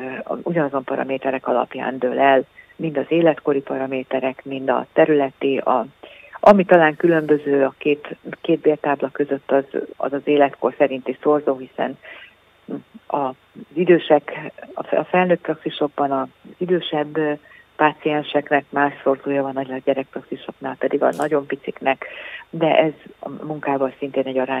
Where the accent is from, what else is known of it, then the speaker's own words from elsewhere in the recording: Hódmezővásárhely, Csongrád-Csanád, Hungary; ha már a riportban szó esett róla, hogy Hódmezővásárhelyi vagyok